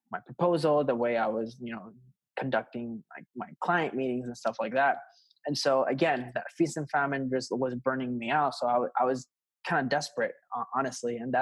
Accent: Puerto Rico; I was living in Puerto Rico. I am from Puerto Rico, born and raised.

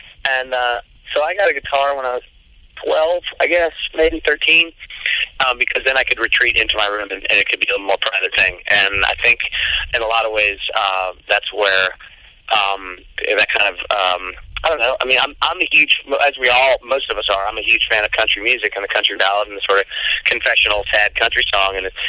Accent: Manassas, Virginia, United States; I grew up in Manassas, Virginia, which is prime floppy sneaker, bleached jeans, and concert tee land.

